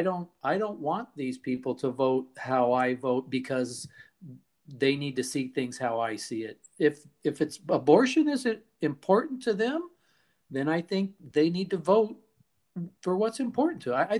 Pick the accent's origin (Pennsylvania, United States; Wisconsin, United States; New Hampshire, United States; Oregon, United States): Oregon, United States; Portland; I'm from Portland, Oregon, and so are you.